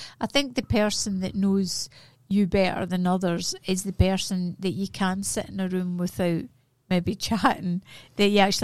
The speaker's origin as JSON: {"language": "English", "region": "Scotland", "country": "United Kingdom", "moved": "yes", "lives_now": "Australia", "said": "He's Australian and I'm Scottish."}